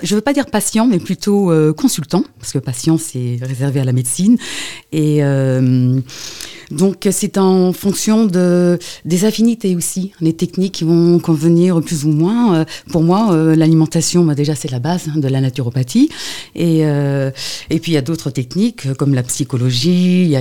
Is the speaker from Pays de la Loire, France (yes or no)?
yes; Nantes, Pays de la Loire, France; dans ma région natale, parce que je suis nantaise. Je ne vis plus à Nantes, mais c'est là que j'ai étudié pendant 3 ans.